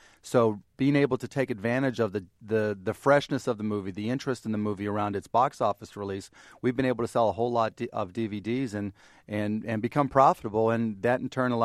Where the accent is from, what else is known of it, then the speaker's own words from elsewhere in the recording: Pittsburgh, Pennsylvania, United States; I grew up in Pittsburgh, Pennsylvania.